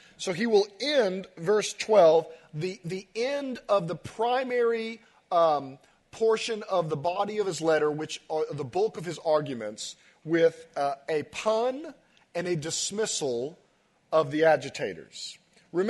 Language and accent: English; United States; We're American. We like our freedoms, right?